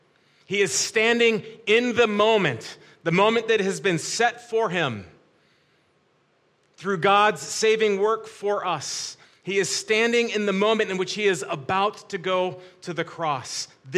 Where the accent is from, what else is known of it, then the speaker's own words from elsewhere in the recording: United States; When I was a child growing up in the United States, back a long time ago in the 1970s